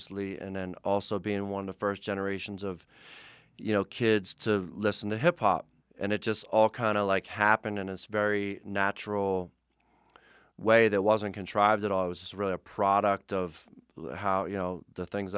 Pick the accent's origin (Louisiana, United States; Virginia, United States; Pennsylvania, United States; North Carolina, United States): Pennsylvania, United States; Philadelphia; So kind of take it back to like the 70s in Philadelphia. So I grew up in the Center City area, and there's a street, a famous like promenade street called South Street.